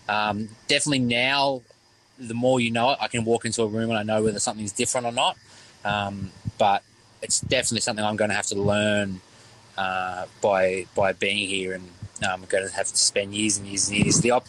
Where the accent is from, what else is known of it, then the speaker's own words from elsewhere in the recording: Victoria, Australia; I'm from the Yarra Valley